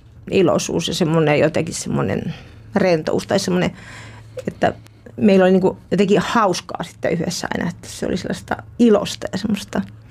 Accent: Juva, South Savo, Finland; Mä oon Juvalta kotoisin, siitä läheltä Mikkeliä.

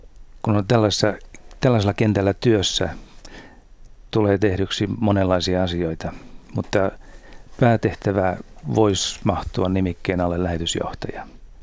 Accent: Otava, South Savo, Finland; Lapsuuteni vietin Mikkelin kupeessa olevassa kylässä, Otavan kylässä. Siellä oli semmoinen kansakoulu, jossa vanhempani toimi opettajina. Ja siellä kasvoin.

